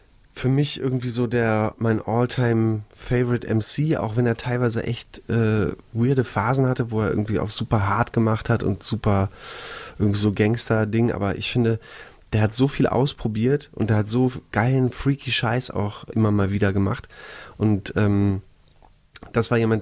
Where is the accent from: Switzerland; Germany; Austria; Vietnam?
Germany; Berlin; warum ich so sehr into Hip-Hop-Kultur bin, als Berliner Bengel